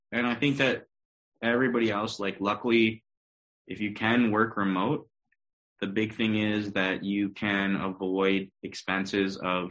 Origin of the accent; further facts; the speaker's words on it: United States; And as an American that uses dollars, I almost find that that's like foolish.